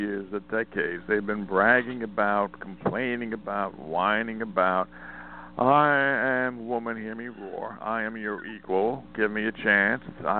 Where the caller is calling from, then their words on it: Montana, United States; Oh, Montana.